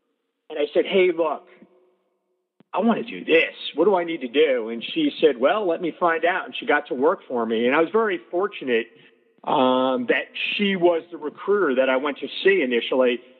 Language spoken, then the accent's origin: English; Northeast, United States; I grew up in the Northeast, okay. And my life revolved around sports.